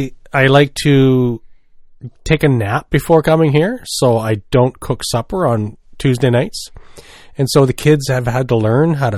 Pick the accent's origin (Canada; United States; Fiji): Canada; the Maritimes; accent: Maritimes; I can hear my Maritimes accent when I listen to myself.